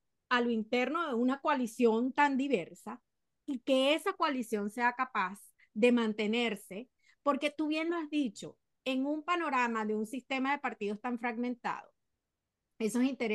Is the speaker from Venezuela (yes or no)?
yes; Venezuela; sobre todo para quienes somos venezolanos